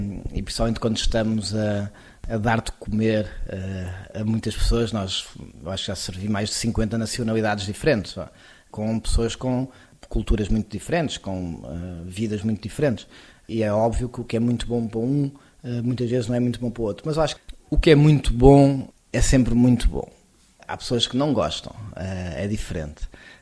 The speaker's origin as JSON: {"language": "Portuguese", "town": "Cascais", "region": "Lisbon", "country": "Portugal", "tie": "born there", "said": "Nasci muito perto do mar, em Cascais, muito influenciado também pelo cruzamento do mar com os pinheiros."}